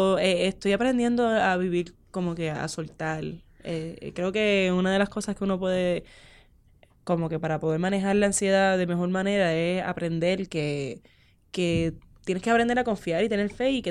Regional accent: Puerto Rico; Yo soy de Puerto Rico

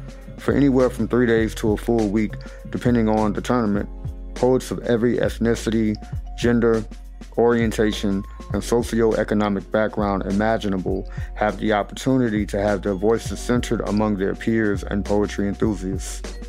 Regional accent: Baton Rouge, Louisiana, United States; after a couple of years of performing poems at open mics in my hometown of Baton Rouge.

